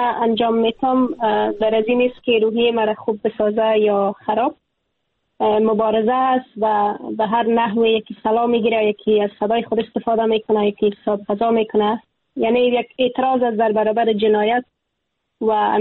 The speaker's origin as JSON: {"language": "Persian", "country": "Afghanistan", "moved": "yes", "said": "اگر امروز از افغانستانم بیرون شدم، در تبعید به سر می برم"}